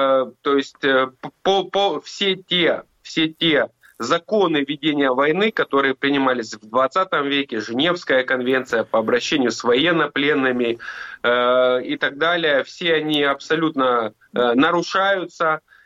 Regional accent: Mariupol, Donetsk Oblast, Ukraine; тем более я лично там из Мариуполя знаю прекрасно все эти ужасы

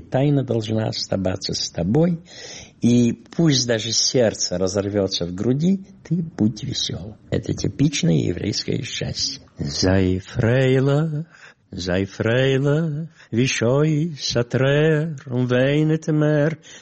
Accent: Soroca, Soroca District, Moldova; Родился я в Молдавии, город Сороки. В то время это был Румыния. Бессарабия была под управлением Румынии. Бессарабия только в 40-м году стала управлением советской. Там я также учился в еврейской школе.

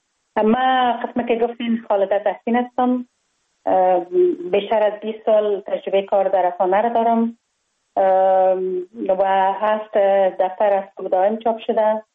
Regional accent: Kabul, Afghanistan; born or raised there

